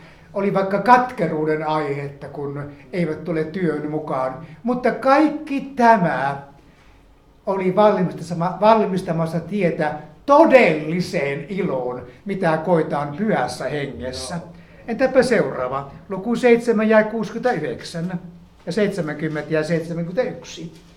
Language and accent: Finnish; Hankasalmi, Central Finland, Finland; Ja meillä Hankasalmella me oltiin niin lain alla oleva seurakunta, että pienet pojatkin antoivat kymmenykset.